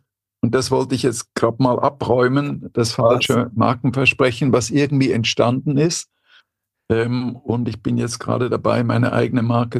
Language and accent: German; Switzerland; born or raised there; also born or lived in Brussels, Belgium / Bruges, Belgium; now in Germany